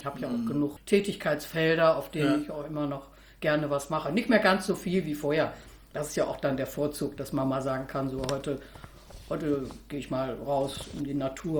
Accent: Bremen, Germany; moved away as an adult; also born or lived in Göttingen; Ende der 70er Jahre bin ich nach Göttingen, von Bremen, wo ich herstamme, bin ich nach Göttingen gegangen zum Studieren.

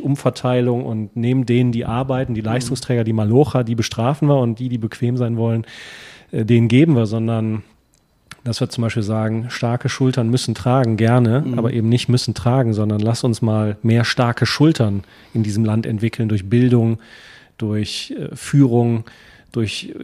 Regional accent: Cologne, North Rhine-Westphalia, Germany; Ich komme aus Köln.

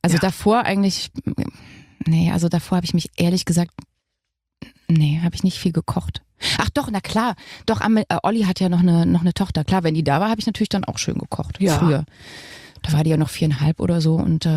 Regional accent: Thuringia, Germany; accent: Thuringian; mein Dialekt, Thüringisch, war ganz schlimm.

